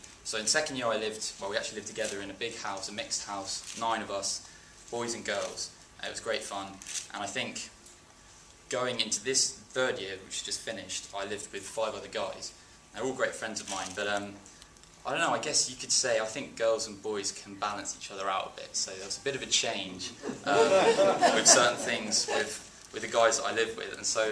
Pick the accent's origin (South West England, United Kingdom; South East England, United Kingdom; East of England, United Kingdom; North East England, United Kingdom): South West England, United Kingdom; Bristol; and I'm from Bristol